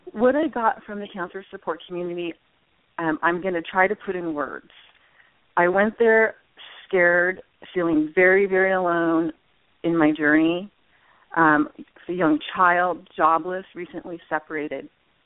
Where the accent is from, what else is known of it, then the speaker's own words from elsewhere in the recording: Redondo Beach, California, United States; I grew up in the South Bay in Redondo Beach